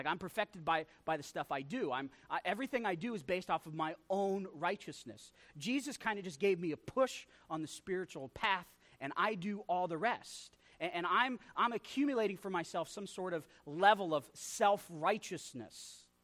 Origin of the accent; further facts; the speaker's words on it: Texas, United States; also born or lived in Wyoming / Pennsylvania / Idaho; well, I was born in Wyoming, but then my dad took a church back in Pennsylvania, and I lived in Pennsylvania where my mom's family is. But then I grew up in Texas, but I moved back to Wyoming